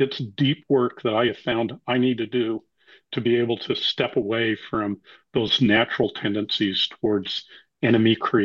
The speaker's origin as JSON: {"language": "English", "town": "Salt Lake City", "region": "Utah", "country": "United States", "tie": "born or raised there", "also_born_or_lived": "Japan / India / West Africa / United Kingdom", "said": "I grew up in Salt Lake, but I've lived in other places. And I've served a mission in Japan. I've lived in India, lived in West Africa. I've lived in the UK."}